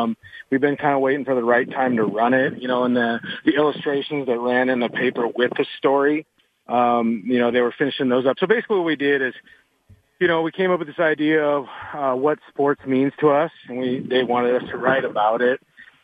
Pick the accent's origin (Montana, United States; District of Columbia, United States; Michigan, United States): Montana, United States; growing up in Montana in a town of about, you know, 6,000-7,000 people, as a half Japanese kid, it's a little different